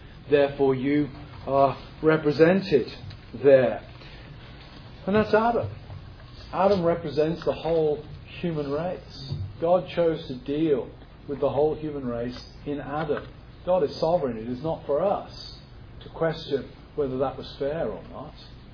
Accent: England, United Kingdom; moved away; I grew up on the English-Welsh border.

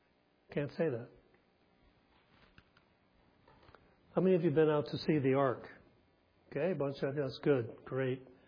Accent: Eufaula, Alabama, United States; When I was a little boy, I was raised in Alabama.

